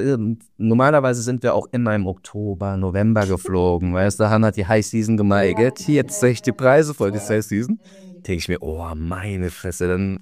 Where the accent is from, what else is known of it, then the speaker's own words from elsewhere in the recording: South Korea; now in Germany; Und wir wohnen ja, also wir kommen ja eigentlich aus Korea.